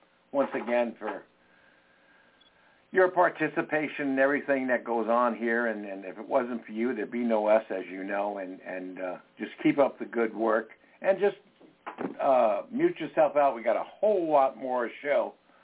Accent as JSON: {"language": "English", "region": "New York", "country": "United States", "tie": "born or raised there", "said": "let's get out there to northern New York, my hometown or my home state."}